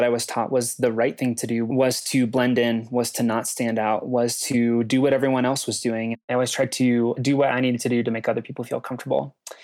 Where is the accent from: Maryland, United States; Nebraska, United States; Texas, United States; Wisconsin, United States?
Nebraska, United States; Lincoln; I come from Nebraska, the middle of nowhere. It's rural America. It's Trump's America. It is an incredibly red state. And I come from a little blue dot called Lincoln, Nebraska.